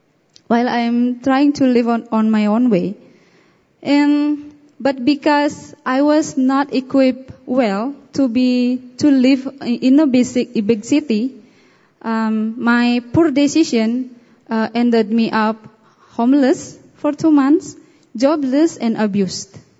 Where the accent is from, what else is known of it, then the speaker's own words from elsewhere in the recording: Bali, Indonesia; As Alan mentioned before, I am from Bali. … I come from a very strict religious Balinese family. And my father was a temple priest and was a healer too.